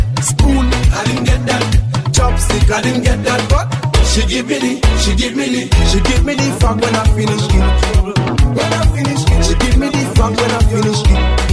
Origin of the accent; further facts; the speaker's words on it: New York, United States; And I'm from New York, and I come to spend some time down in Grenada.